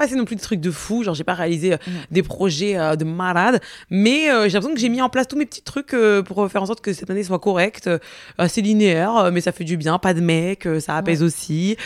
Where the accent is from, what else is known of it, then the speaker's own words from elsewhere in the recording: Marseille, Provence-Alpes-Côte d'Azur, France; je suis marseillaise